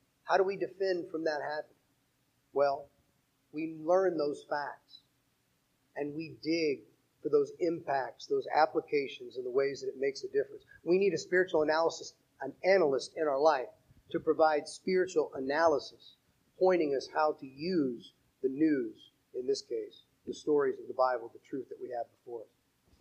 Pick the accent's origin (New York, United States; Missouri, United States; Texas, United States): Missouri, United States; St. Louis; I went to a really small Christian school in St. Louis where I grew up, my hometown.